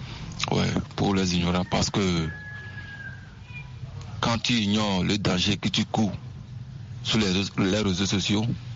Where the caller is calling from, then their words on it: Lomé, Maritime, Togo; je suis togolais. Demeurant au Togo, Lomé, Toti Batomé.